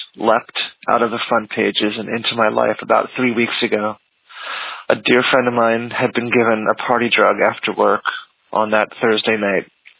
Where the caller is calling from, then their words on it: San Francisco, California, United States; I'm calling from San Francisco.